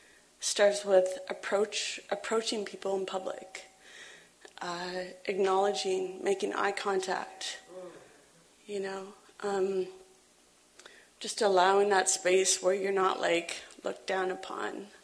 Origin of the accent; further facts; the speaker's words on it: Toronto, Ontario, Canada; now in Halifax, Canada; I'm a Ojibwe, Soto Ojibwe from Manitoba. I was born and raised in Toronto.